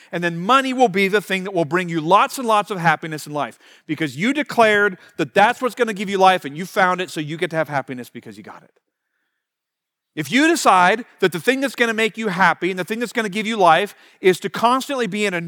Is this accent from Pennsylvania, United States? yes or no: yes; Pennsylvania, United States; Now, I'm originally from Pennsylvania. I now pastor in southeastern Ohio